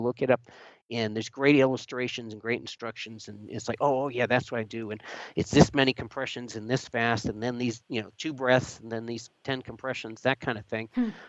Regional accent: Vermont, United States; now in California, United States; and I came from Vermont

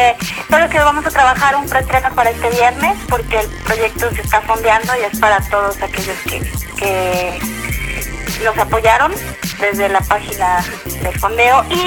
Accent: Mexico; sí como mujeres, sí como mujeres mexicanas

